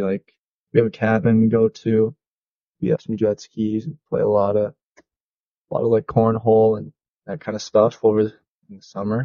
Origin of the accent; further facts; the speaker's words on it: Ashland, Wisconsin, United States; I'm from Ashland, Wisconsin.